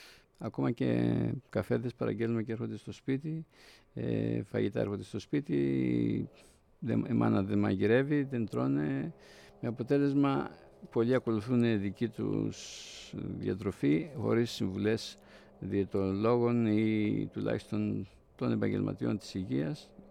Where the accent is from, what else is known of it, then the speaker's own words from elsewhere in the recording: Peloponnese, Greece; φέτος στην πατρίδα μου στη Λακωνία